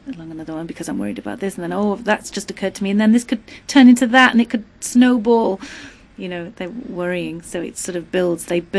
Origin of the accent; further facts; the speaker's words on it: England, United Kingdom; Oh, whilst. I'm English, you know.